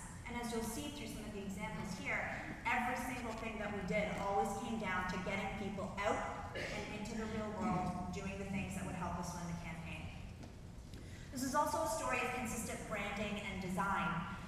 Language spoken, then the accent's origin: English; Toronto, Ontario, Canada; because I am from Toronto